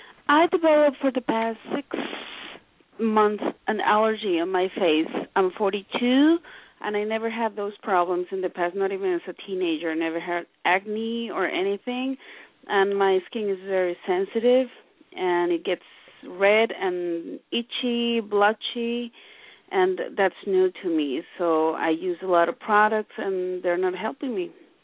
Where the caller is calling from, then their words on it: New Jersey, United States; I'm calling from New Jersey.